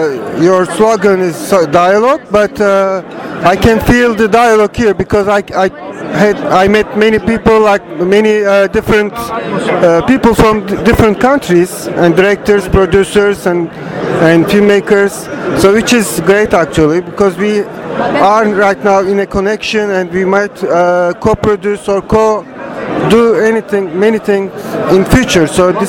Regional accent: Istanbul, Turkey; I'm from Istanbul, and I'm a director.

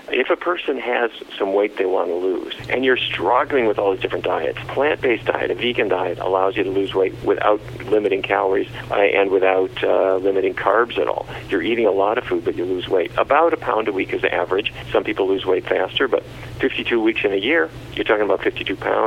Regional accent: Fargo, North Dakota, United States; when I was a kid growing up in Fargo, North Dakota

